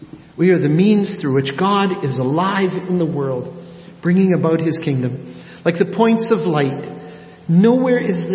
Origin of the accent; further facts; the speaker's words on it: Canada; They had seen that I was from Canada as well.